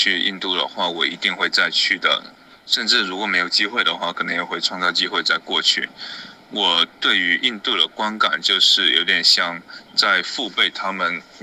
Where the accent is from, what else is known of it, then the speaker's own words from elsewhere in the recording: China; 因为我在中国的小城市长大